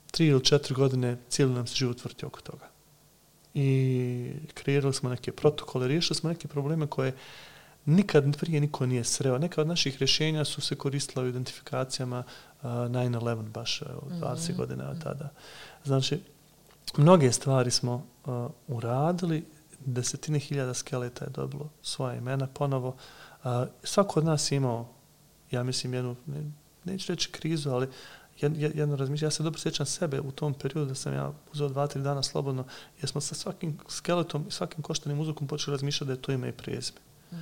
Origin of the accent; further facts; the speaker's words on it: Bosnia & Herzegovina; možemo biti stvarno kao Bosanci i Hercegovci ponosni